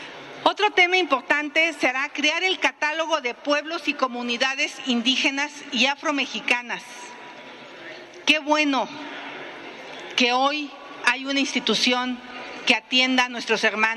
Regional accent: Mexico; porque somos mexicanos y porque aquí viven nuestros hijos.

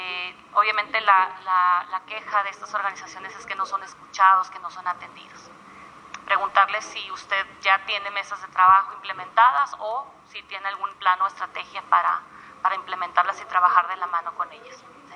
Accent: Baja California, Mexico; que somos de Baja California

